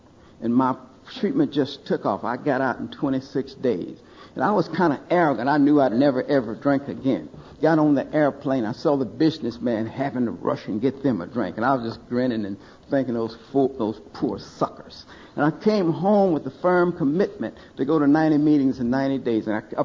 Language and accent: English; Oklahoma, United States; I have seven brothers and sisters, and we're kind of poor, and we're from Oklahoma.